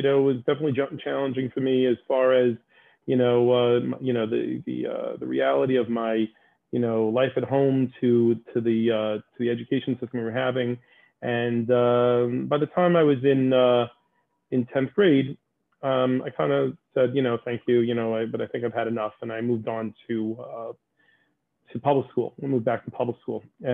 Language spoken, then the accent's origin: English; Long Island, New York, United States; I grew up here on Long Island. You know, I've spent most of my life, I spent my entire life on Long Island in one community or another.